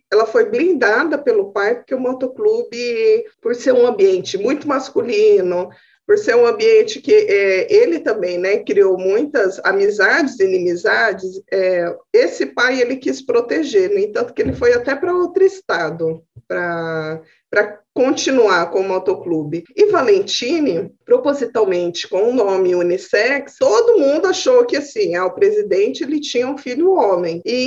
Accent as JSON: {"language": "Portuguese", "town": "Cuiabá", "region": "Mato Grosso", "country": "Brazil", "moved": "yes", "lives_now": "Campo Grande, Brazil", "said": "Eu tive uma mudança aí de cidade, que eu sou cuiabana, morava em Cuiabá, mudei para Campo Grande."}